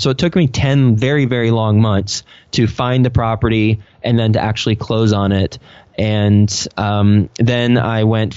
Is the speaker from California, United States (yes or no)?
no; Texas, United States; also born or lived in New York City; I'm originally from Texas, but moved straight from New York City to Texas. From Texas to New York City.